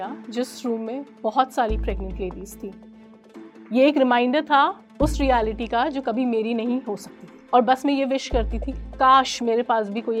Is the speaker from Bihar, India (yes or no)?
no; Nainital, Uttarakhand, India; मैं नैनीताल में ही पली बड़ी